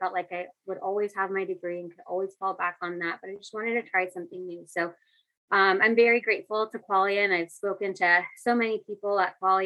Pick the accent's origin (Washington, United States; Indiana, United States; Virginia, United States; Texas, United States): Texas, United States; Houston; also born or lived in New Jersey; now in Pismo Beach, United States; Right now I'm based out of California. I am from Houston. I've kind of traveled and lived all over the US. I spent some time in New Jersey as well. But right now I call home Pismo Beach.